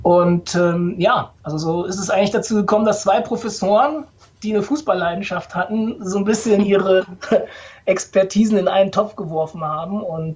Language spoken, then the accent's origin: German; North Rhine-Westphalia, Germany; born there; ich bin im Ruhrgebiet geboren, tatsächlich, also auf Kohle geboren